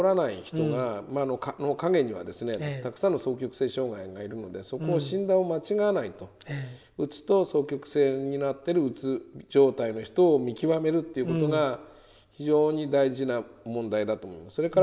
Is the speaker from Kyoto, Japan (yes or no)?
no; Fukushima, Japan; now in Tokyo, Japan; 僕も福島から来たもんですから、もともとは多剤併用を行ってきたんで、東京に出た途端に